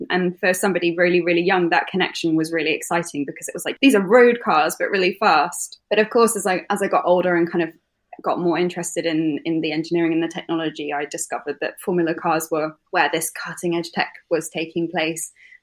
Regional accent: East Midlands, United Kingdom; weirdly growing up near Silverstone, I think I would still say that Brands Hatch is my favourite British circuit.

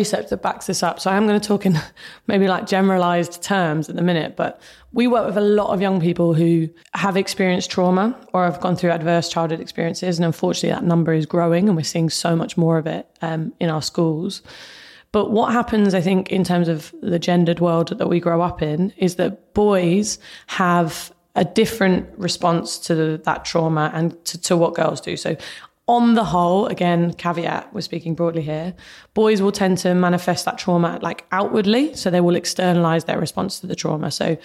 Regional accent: Luton, East of England, United Kingdom; I was growing up in Luton.

